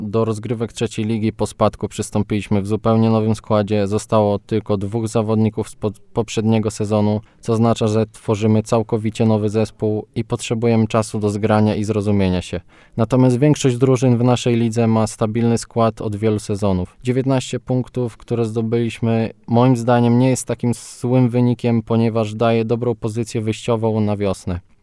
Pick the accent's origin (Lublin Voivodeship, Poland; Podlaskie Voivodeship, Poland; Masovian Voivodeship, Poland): Podlaskie Voivodeship, Poland; To jest moje rodzinne miasto